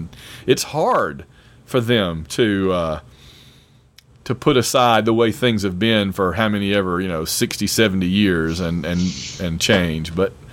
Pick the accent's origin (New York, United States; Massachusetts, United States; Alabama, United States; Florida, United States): Alabama, United States; also born or lived in Atlanta / Illinois; And I am from Alabama. I lived there for quite a long time until I moved to Atlanta and then to Illinois.